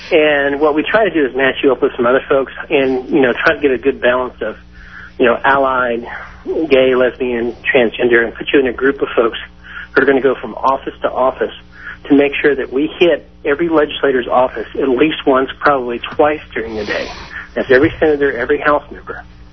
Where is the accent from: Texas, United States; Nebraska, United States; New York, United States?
Texas, United States; Stephenville; And I'm from Stephenville, Texas, which is a small town outside of Fort Worth and, you know, a good 60 miles from anything.